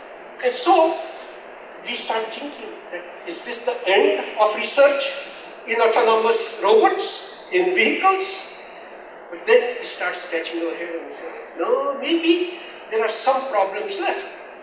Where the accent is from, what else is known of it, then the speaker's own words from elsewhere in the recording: California, United States; That state of California, my home state